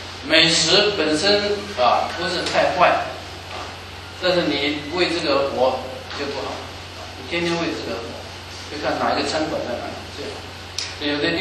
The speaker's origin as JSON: {"language": "Chinese", "region": "Guangdong", "country": "China", "lives_now": "United States", "said": "我是广东人，我知道我们是老华侨"}